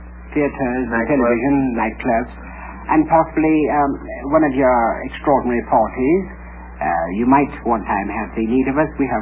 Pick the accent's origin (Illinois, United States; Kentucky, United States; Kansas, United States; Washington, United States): Illinois, United States; East St. Louis; born there; I was born in East St. Louis, or East St. Louis, Illinois.